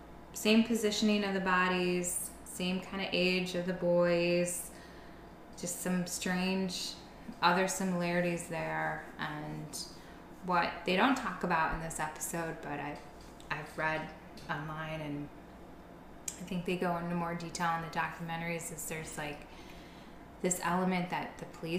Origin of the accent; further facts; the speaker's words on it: Colorado, United States; So we're coming from Colorado, like our idea of marijuana is very different than marijuana in the 80s